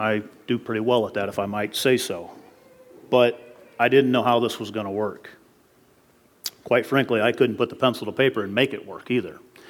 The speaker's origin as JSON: {"language": "English", "town": "New Knoxville", "region": "Ohio", "country": "United States", "tie": "born or raised there", "said": "I grew up in New Knoxville. I worshiped at what is now First Church."}